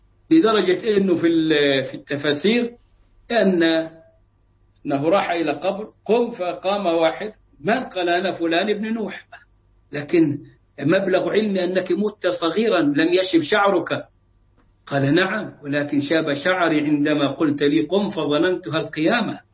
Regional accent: Upper Egypt, Egypt; يقول عندنا في الصعيد اخلط وابلط

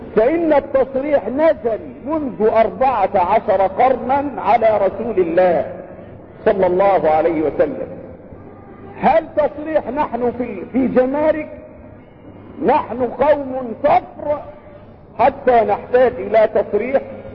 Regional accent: Egypt; في بلدنا مصر

